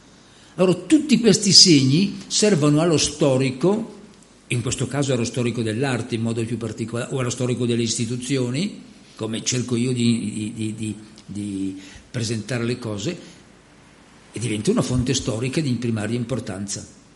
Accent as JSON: {"language": "Italian", "town": "Milan", "region": "Lombardy", "country": "Italy", "said": "che io che sono milanese non amo"}